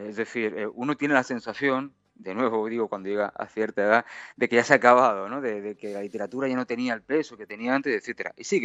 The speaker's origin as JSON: {"language": "Spanish", "town": "Badalona", "region": "Catalonia", "country": "Spain", "said": "Es una ciudad grande que está pegada justo a Barcelona. Es como ser de Barcelona, prácticamente."}